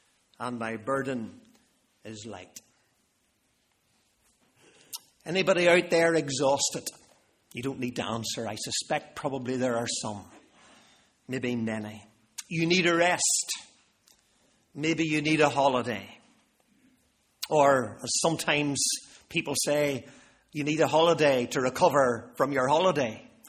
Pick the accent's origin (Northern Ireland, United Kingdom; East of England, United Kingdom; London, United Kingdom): Northern Ireland, United Kingdom; Belfast; the pace of life seems faster than it ever was when I was growing up in Belfast.